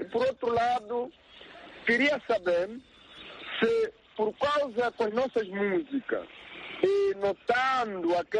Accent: Angola; para nós como angolanos

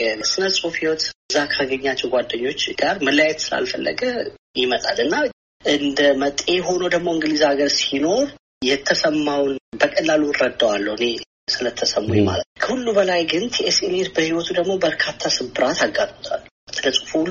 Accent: Ancharo, Amhara, Ethiopia; እኔም በልጅነቴ አንቻሮ በምትባል ተራራማ አካባቢ ነው ያደግኩት።

